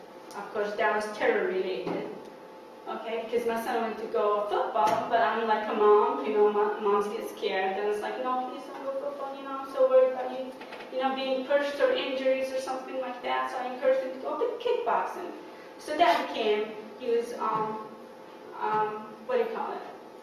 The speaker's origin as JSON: {"language": "English", "country": "Jordan", "said": "interested in knowing, you know, his heritage and where we came from and stuff like that, because we came from Jordan."}